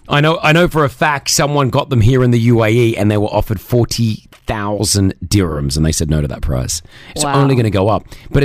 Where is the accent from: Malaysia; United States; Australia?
Australia; Growing up in Australia